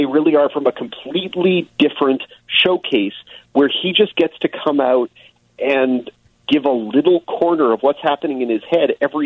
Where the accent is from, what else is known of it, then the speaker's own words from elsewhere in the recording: California, United States; As a Californian myself, I am amused by the Californians.